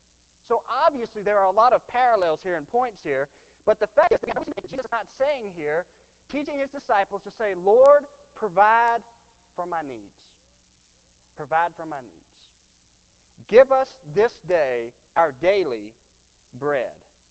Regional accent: United States; I am an American who earns a paycheck.

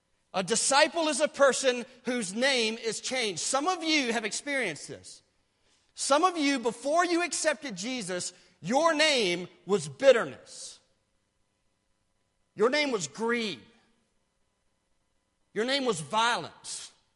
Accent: South Carolina, United States; In my home state of South Carolina, that would be a place called Pinewood

